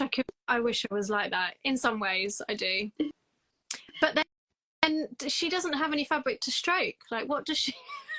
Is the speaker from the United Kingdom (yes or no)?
yes; England, United Kingdom; No, I'm an English person that doesn't drink tea.